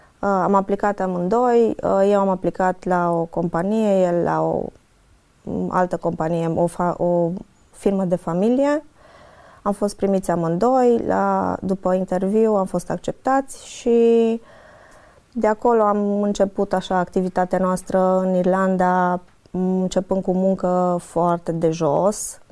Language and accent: Romanian; Oradea, Bihor County, Romania; sunt din Oradea, am absolvit Facultatea de Management din cadrul Universității Emanuel.